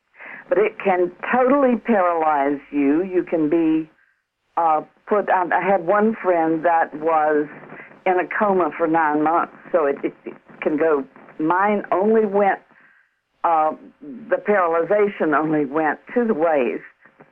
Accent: West Virginia, United States; And I grew up in West Virginia, so I have lots of experiences with taking a stand.

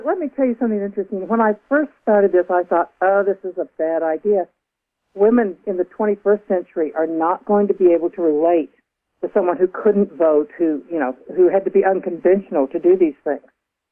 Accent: Missouri, United States; now in Virginia, United States; And St. Louis I picked because I'm originally from Missouri, but I'm not from St. Louis. I'm from the southwestern part of the state. But I now live in Virginia, and I have for a number of years.

